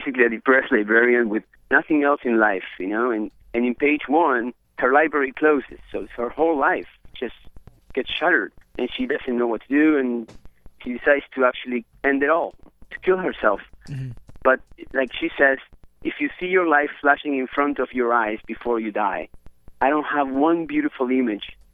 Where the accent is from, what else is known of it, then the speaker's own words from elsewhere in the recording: Uruguay; English is a second language; now in Los Angeles, United States; I am from Uruguay originally. That's why my accent. But I've been here 20 years